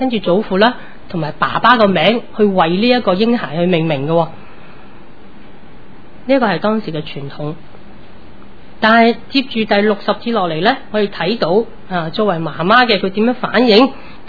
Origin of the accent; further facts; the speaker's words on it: Hong Kong; 我在香港成长，我连英文都学得不好，再学一个新的语文是很困难的